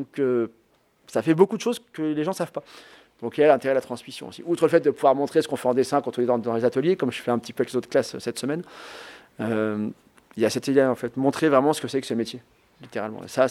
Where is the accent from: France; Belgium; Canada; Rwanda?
France; L'histoire de France, parce que j'ai grandi en France